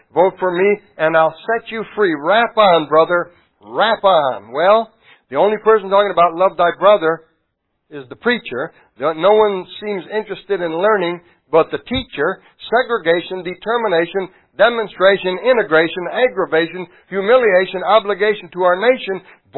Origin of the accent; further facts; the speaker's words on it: Milwaukee, Wisconsin, United States; my hometown of Milwaukee and Chicago lately?